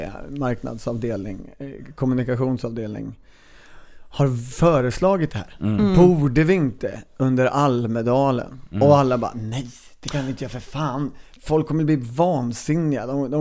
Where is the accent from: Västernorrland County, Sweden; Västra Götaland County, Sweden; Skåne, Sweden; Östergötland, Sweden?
Östergötland, Sweden; Linköping; Jag är ju uppvuxen utanför Linköping, så jag är uppvuxen på övningsområdet, så att jag är van vid att de flyger strax över trädtopparna.